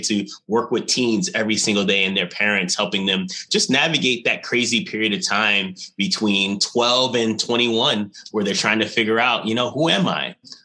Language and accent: English; New York, United States; growing up on Long Island, my mom had left and she was addicted to crack cocaine.